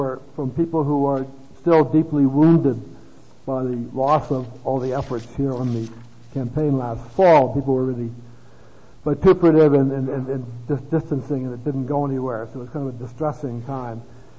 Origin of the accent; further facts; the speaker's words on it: West Coast, United States; I come from the West Coast, often termed the Left Coast.